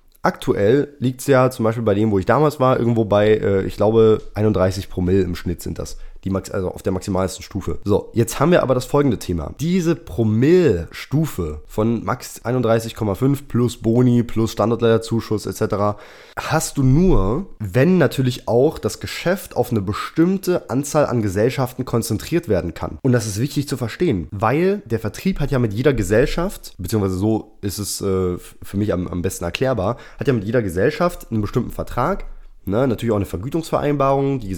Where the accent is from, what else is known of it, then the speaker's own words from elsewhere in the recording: Dresden, Saxony, Germany; Ja, Dresden ist meine Heimatstadt, wo ich herkomme.